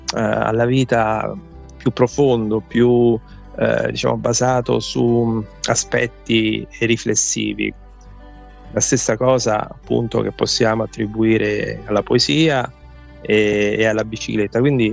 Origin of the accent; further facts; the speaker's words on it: Italy; Noi non siamo sardi, veniamo appunto dal continente, come si dice normalmente